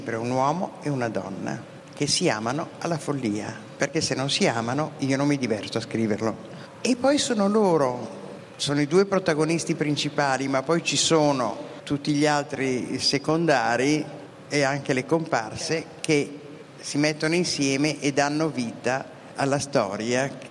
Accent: Milan, Lombardy, Italy; Milano è il motore delle mie storie, perché sono milanese

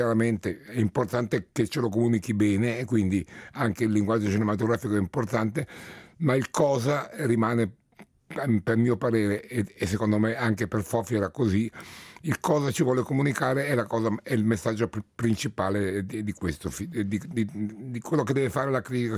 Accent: Naples, Campania, Italy; born there; io di nascita sono napoletano, quindi ho il secondo legame forte con il meridione è Napoli oltre la Sicilia.

